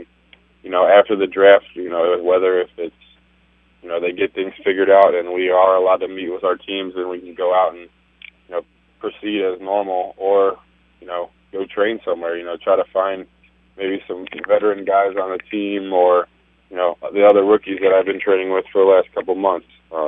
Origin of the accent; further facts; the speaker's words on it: Midwest, United States; growing up in the Midwest, I'm used to the seasons.